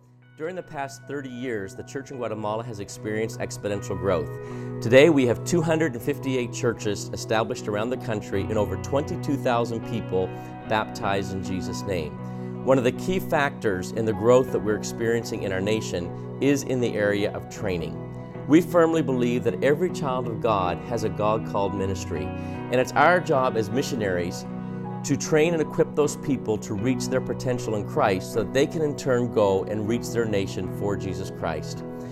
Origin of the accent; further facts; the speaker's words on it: Canada; I grew up in Canada. I studied French for 12 years in school.